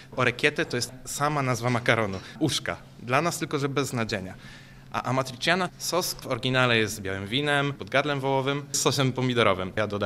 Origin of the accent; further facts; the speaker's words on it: Kikół, Kuyavian-Pomeranian Voivodeship, Poland; now in Toruń, Poland; Pochodzę z Kikoła, ale mieszkam tutaj w internacie.